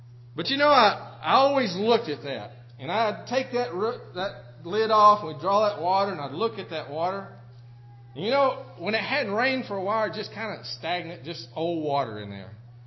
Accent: Kentucky, United States; moved away; On the last farm that I grew up on there in Kentucky before I left home, Dad had a barn

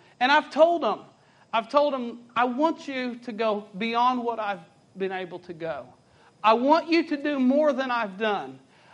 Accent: Kentucky, United States; I'm from Kentucky, and I'm greatly in need of the Lord this afternoon.

